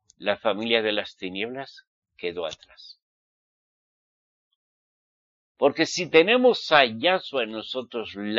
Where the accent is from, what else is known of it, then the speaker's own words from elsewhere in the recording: Basque Country, Spain; born there; nací en España, sí. Soy españolito, sí. Vasco, sí. Pero soy israelita. Mis antepasados eran israelitas.